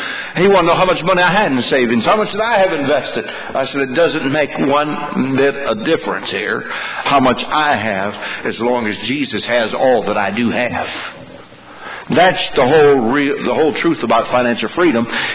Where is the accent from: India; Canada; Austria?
Canada; now in United States; I remember when my dad and I, we grew up in Canada. And when we came to the States here